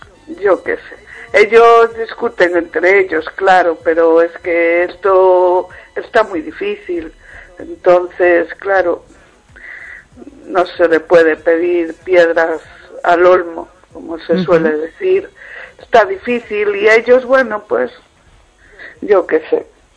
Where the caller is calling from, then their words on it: Vigo, Galicia, Spain; De las afueras de Vigo.